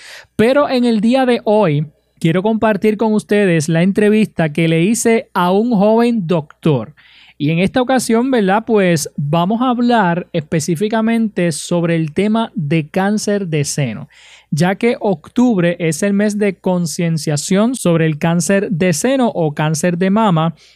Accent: Utuado, Puerto Rico; que tengo en la emisora Éxitos 1530 M y 98.3 FM en mi pueblo de Utuado

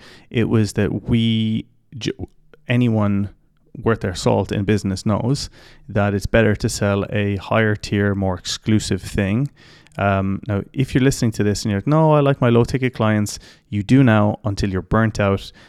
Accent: Ireland; now in United Arab Emirates; I'm Irish, obviously, so any place that doesn't rain is a nice place to be.

